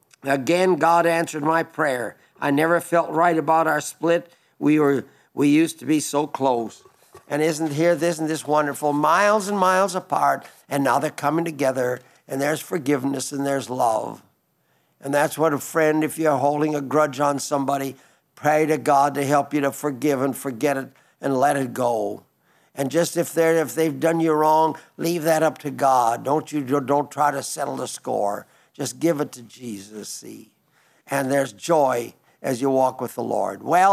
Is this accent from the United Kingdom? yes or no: no; Switzerland; now in Colorado Springs, United States; I was born and raised in Switzerland. I still have a sister living there.